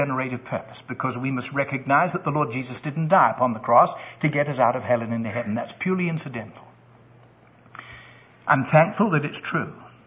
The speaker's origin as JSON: {"language": "English", "region": "England", "country": "United Kingdom", "tie": "born there", "said": "For one thing, I was born in England."}